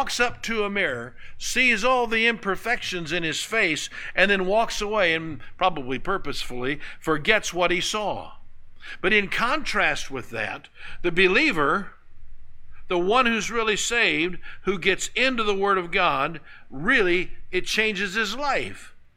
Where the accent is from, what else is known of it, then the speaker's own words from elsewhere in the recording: United States; I grew up in America before the lawyers ruined it.